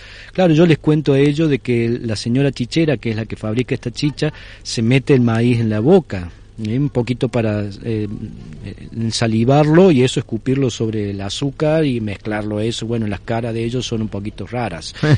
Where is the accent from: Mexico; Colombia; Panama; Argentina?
Argentina; Córdoba; yo soy de Córdoba, de la Nueva Andalucía, allí en Argentina.